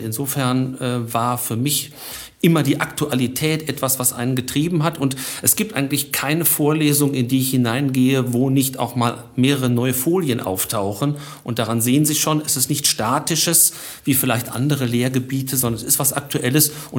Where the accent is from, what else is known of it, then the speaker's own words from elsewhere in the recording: Dortmund, North Rhine-Westphalia, Germany; born there; als gebürtiger Dortmunder muss ich einfach bei den Schwarz-Gelben bleiben